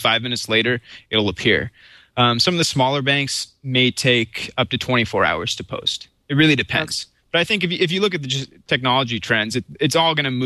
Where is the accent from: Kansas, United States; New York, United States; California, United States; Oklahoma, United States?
California, United States; Palo Alto; And I'm from Palo Alto myself.